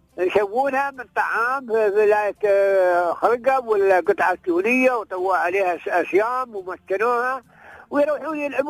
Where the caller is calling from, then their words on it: Dhaid, Sharjah, United Arab Emirates; أنا رمست من الزيد.